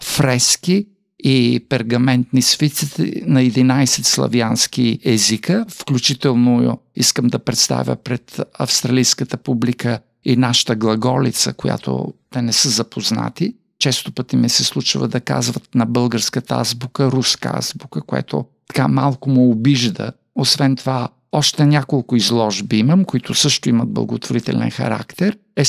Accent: Kyustendil, Kyustendil Province, Bulgaria; А в моя роден град Кюстендил представих една изложба

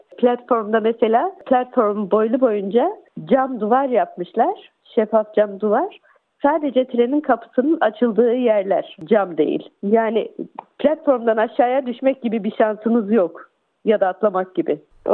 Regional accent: Gaziantep, Turkey; Ben Gaziantep'liyim.

